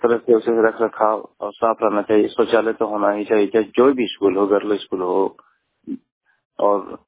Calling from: Hardakul, Jharkhand, India; मैं देवघर जिला हरदकुल गांव से बोल रहा हूँ। मेरा गांव हरदकुल है

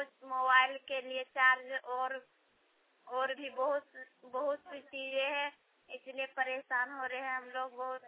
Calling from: Gomo, Jharkhand, India; मैं खेलाबेड़ा से बोल रही हूँ, गोमो से।

